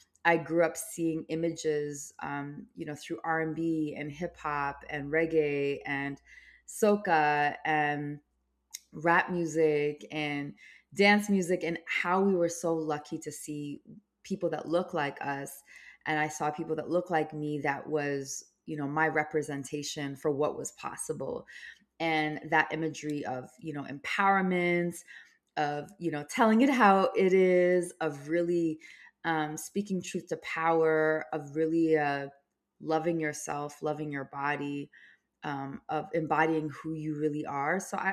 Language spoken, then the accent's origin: English; Toronto, Ontario, Canada; also born or lived in Jordan; eventually moving to Jordan, having me, and then my mother and father coming to Canada in the 1980s and growing up in Scarborough and in Regent Park area in Toronto. And growing up in, you know, very disinvested communities.